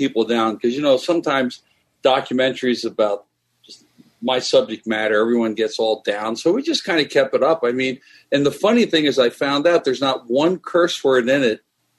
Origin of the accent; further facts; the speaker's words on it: Maryland, United States; also born or lived in Philadelphia; Well, I grew up in Maryland. My mother got remarried when I was about 7. Then we moved to Philadelphia.